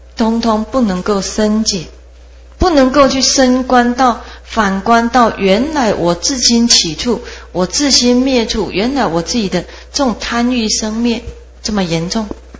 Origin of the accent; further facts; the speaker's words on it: China; 那我们中国人叫中道，我们中国人是中时，所以中国人的时辰呢是十二个时